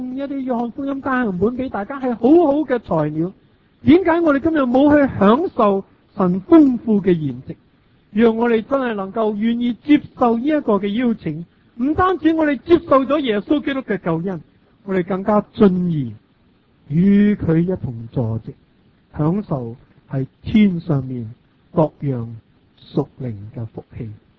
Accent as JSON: {"language": "Cantonese", "country": "Hong Kong"}